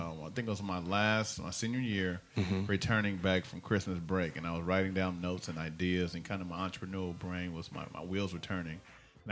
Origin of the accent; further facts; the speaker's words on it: Inglewood, California, United States; born and raised in Inglewood